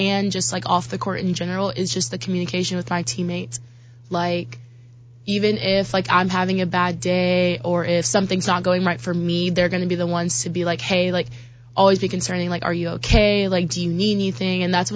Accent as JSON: {"language": "English", "region": "Arkansas", "country": "United States", "lives_now": "Illinois, United States", "said": "I am from Arkansas."}